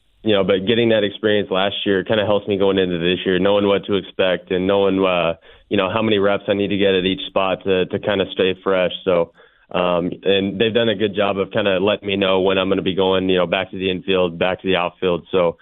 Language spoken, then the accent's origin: English; Oklahoma, United States; now in Miami, United States; it's definitely a little bit different down here in Miami than it is growing up in Oklahoma.